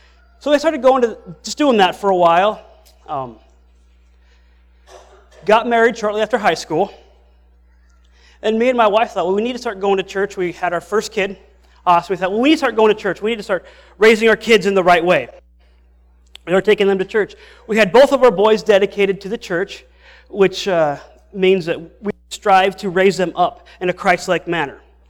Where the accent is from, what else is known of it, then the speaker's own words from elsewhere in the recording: Miles City, Montana, United States; also born or lived in Wyoming; I come from Miles City, Montana. Been there most of my life, a few times in Wyoming for a few years, in Lovell, Wyoming, and Gillette.